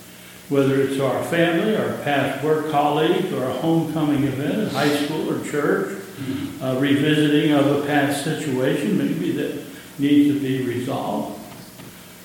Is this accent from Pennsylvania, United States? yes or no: yes; Pennsylvania, United States; It's interesting, I grew up in Pennsylvania.